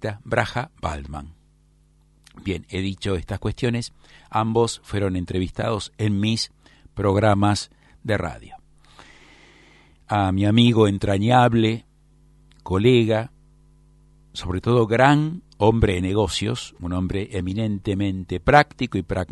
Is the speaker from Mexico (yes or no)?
no; Argentina; como argentino